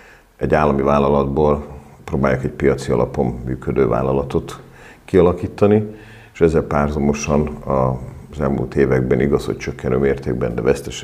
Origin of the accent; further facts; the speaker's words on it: Győr, Győr-Moson-Sopron, Hungary; Az ország túlsó végéből érkeztem, én alapvetően győri vagyok